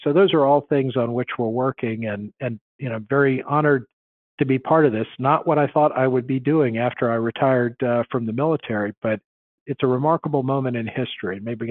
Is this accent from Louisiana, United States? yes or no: yes; Louisiana, United States; I grew up in South Louisiana, started at LSU, graduated undergrad from Tulane